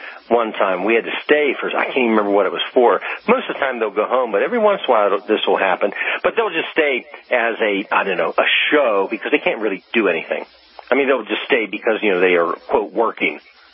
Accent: Midwest, United States; This is a shocker for me as a Midwesterner.

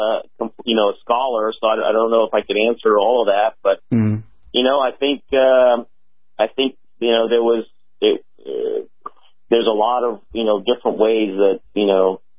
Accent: Brazil; English is a second language; now in United States; I'm from originally from Brazil. I got the back of the line and became a U.S. citizen

